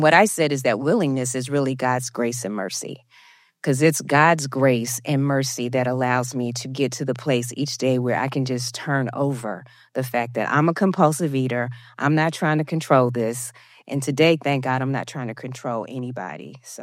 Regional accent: New York, United States; now in Atlanta, United States; I'm from New York originally, so I don't, you know, it's really difficult sometimes.

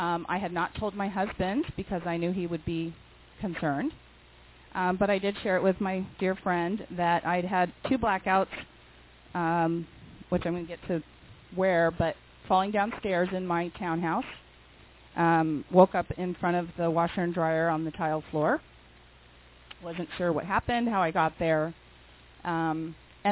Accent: California, United States; I was raised in Orange County, lived in this area my entire life

